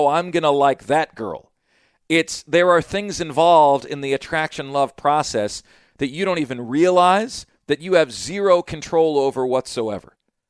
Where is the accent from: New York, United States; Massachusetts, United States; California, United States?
New York, United States; Syracuse; born there; because first of all, I was born in Syracuse.